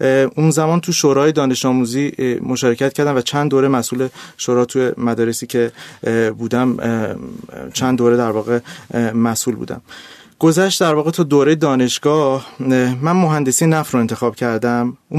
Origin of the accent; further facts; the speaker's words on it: Tehran, Tehran Province, Iran; من متولد سال 68 از تهران هستم.